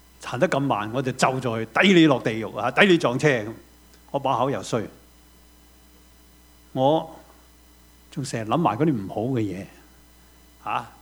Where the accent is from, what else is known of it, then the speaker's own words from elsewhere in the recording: China; 我们中国人有一个大问题